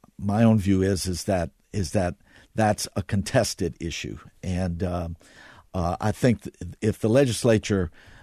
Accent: Louisiana, United States; I grew up in Louisiana. Much of the time I was growing up, Russell Long was the United States Senator's chair of the Finance Committee

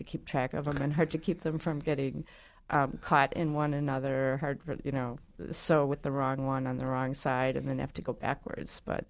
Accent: Illinois, United States; Yeah, I grew up outside of Chicago, so they have a whole room of his boxes in the Art Institute there.

